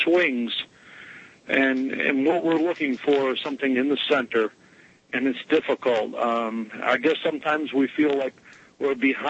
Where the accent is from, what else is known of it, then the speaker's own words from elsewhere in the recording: the North, United States; I am from the North